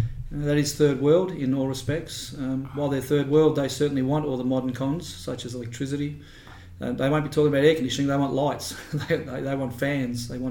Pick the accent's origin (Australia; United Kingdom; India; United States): Australia; Morwell, Victoria; I born and raised in Morwell, which is down in the Latrobe Valley, south end of Australia, southeast corner. I'm from a family of power generation people, coal miners in some people's minds